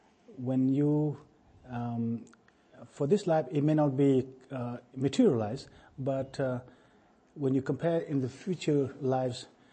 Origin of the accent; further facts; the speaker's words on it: United States; born there; Being American, being born in America